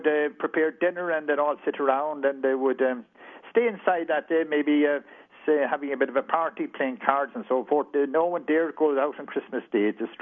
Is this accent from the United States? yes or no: no; Cork, Munster, Ireland; now in Dingle, Ireland; Well, of course, I'm an exile in Dingle. I'm from Cork originally, but I'm in Dingle now with nearly 45 years.